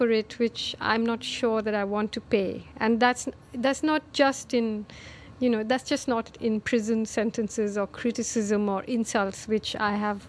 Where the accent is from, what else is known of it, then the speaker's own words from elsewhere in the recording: Aymanam, Kerala, India; also born or lived in Shillong; I came back with my mother to Kerala, where I grew up in a village called Aimanam, which is the village in which The God of Small Things is set.